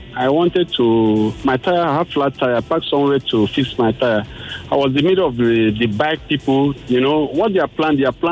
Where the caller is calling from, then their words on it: Ikeja, Lagos, Nigeria; I'm calling from Ikeja.